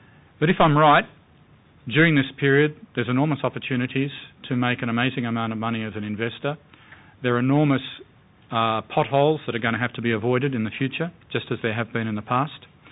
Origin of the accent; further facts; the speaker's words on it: Australia; now in United States; I'm an Australian based in America doing global equity.